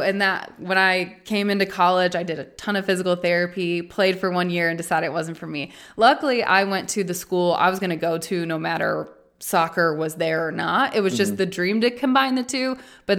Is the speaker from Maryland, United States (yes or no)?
no; Indianapolis, Indiana, United States; And I'm from Indianapolis and you're from Texas.